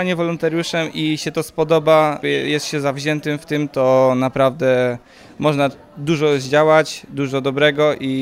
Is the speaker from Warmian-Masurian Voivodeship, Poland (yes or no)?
no; Lututów, Łódź Voivodeship, Poland; Ja jestem z Lututowa, jestem przyjacielem księdza i się tutaj znalazłem przez księdza.